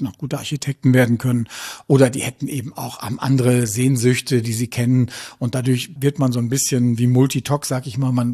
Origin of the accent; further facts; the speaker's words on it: Münster, North Rhine-Westphalia, Germany; ich komme ja aus Münster